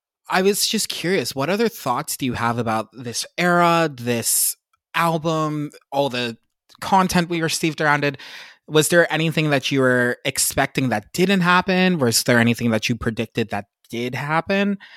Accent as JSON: {"language": "English", "town": "Pittsburgh", "region": "Pennsylvania", "country": "United States", "tie": "born or raised there", "said": "my hometown in the suburbs of Pittsburgh"}